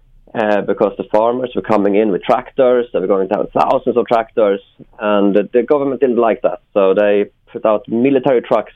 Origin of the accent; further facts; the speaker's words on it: Sweden; I'm from Sweden, obviously